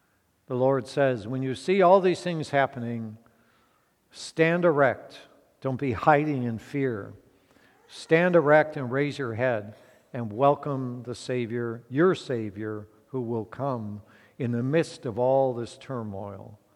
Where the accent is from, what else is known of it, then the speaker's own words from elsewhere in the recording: Midwest, United States; now in Oregon, United States; Growing up in the Midwest, those of you who maybe grew up in the Midwest and migrated out here